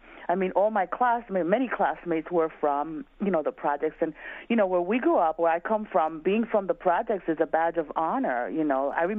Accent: Bronx, New York, United States; I grew up in Soundview. I grew up about six blocks east of Bronxdale houses, and I grew up in a private house.

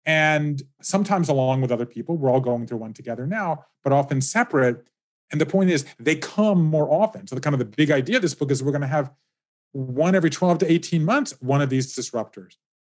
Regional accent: the South, United States; B2 is I grew up Jewish in the South. Okay. So, you know, I love the South.

